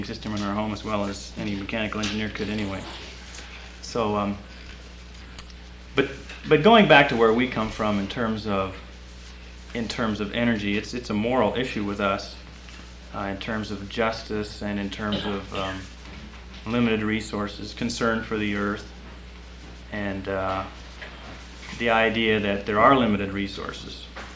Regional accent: Gladstone, Oregon, United States; we're from Portland area, Gladstone in particular.

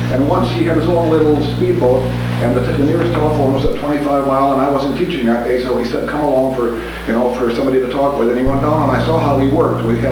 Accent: Scottsdale, Arizona, United States; from Scottsdale

